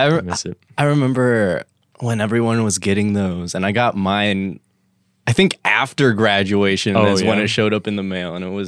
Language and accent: English; Midwest, United States; Yeah, I'm from the Midwest.